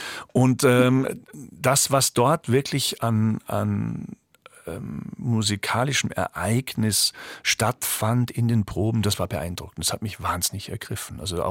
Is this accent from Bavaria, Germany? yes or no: yes; Munich, Bavaria, Germany; ich komme aus München und München nennt sich selbst ja auch